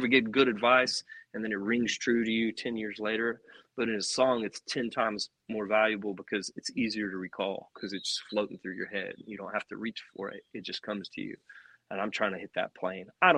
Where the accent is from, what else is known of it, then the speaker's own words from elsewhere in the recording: Perryton, Texas, United States; also born or lived in Nashville; I moved back out to my hometown about 9 months ago, and I was living in Nashville for a decade, but I live in Perryton, Texas. I live down the street from my parents.